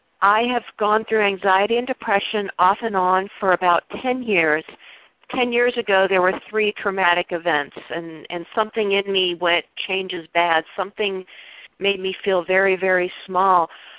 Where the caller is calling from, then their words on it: North Carolina, United States; I've never called in before. … I'm calling from North Carolina.